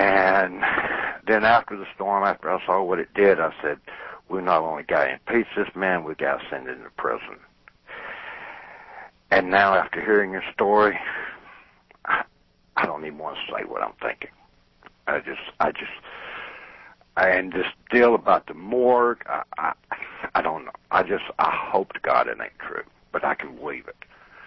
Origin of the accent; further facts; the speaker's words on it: New Orleans, Louisiana, United States; born there; I'm heartbroken. I was born in New Orleans.